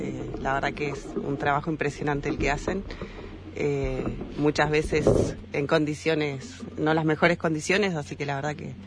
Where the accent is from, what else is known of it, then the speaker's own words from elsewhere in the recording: Bariloche, Río Negro, Argentina; born there; Yo soy nacida en Bariloche y siempre pensé que vivía en el sur.